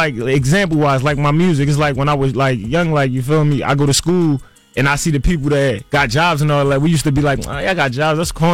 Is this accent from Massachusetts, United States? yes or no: no; Philadelphia, Pennsylvania, United States; because at the end of the day, I'm from Philly. Like, talk like your average Philly guy, rap like your average Philly guy